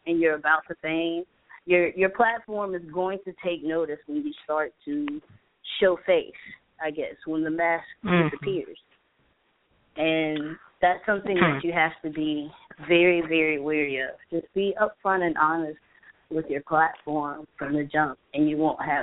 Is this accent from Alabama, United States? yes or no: yes; Birmingham, Alabama, United States; some of the artists I've had the pleasure of interacting with here in my hometown will be an essential part of establishing Birmingham a little bit more as far as the music industry is concerned.